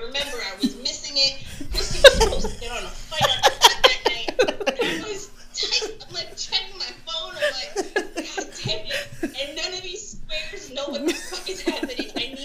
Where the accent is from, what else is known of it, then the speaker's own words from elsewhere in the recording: Staten Island, New York, United States; I'm not going to say faking, because I'm from Staten Island.